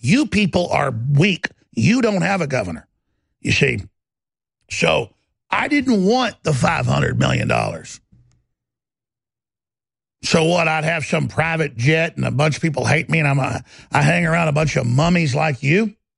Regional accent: Texas, United States; See, because I'm a Texan.

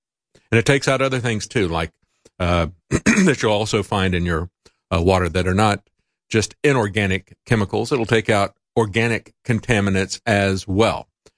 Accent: Florida, United States; I grew up in Florida, so I know about hurricane season.

